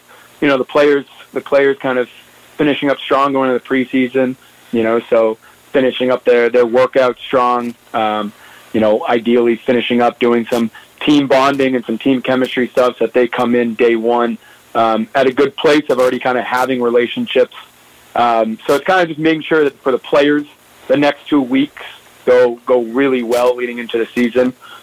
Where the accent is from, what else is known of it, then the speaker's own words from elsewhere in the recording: New England, United States; I think, you know, from as a fan growing up in New England, I think, you know, the Patriots kind of give you a lot of those games.